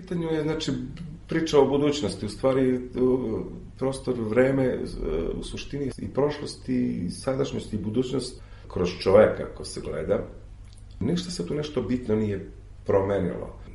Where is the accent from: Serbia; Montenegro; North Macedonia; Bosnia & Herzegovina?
Serbia; Samarinovac, Toplica District; also born or lived in Prokuplje; Rođen sam u Prokuplju, do svoje 9. godine sam živeo u Dobričkoj Ravnici, to je Toplica. To vam je u selu Samarinovac.